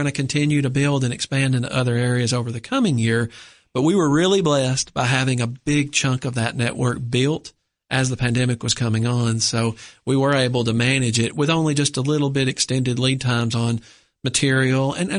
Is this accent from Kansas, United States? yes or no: yes; Salina, Kansas, United States; I'm from Salina originally, so we serve that.